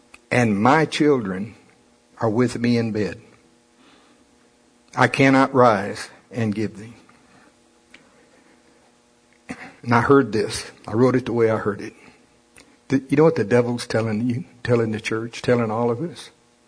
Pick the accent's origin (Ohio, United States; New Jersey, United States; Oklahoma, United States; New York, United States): Oklahoma, United States; Shawnee; I'm from Shawnee. Biscuits, you know. You hear Shawnee flour?